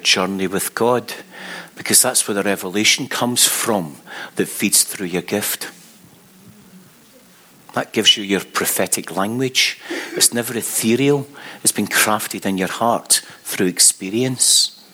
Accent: Scotland, United Kingdom; I'm a Scotsman, which means I was born insecure and with low self-esteem.

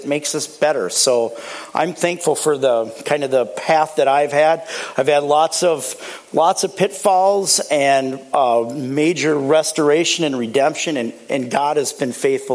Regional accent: Maple Grove, Minnesota, United States; I grew up in Maple Grove about 300 years ago, and I had a what I look as a fairly traditional family back then.

